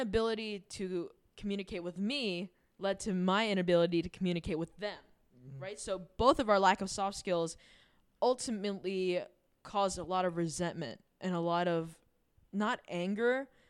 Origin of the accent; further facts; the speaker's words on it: United States; And as an American, I was just like, and as an American, I'm kidding.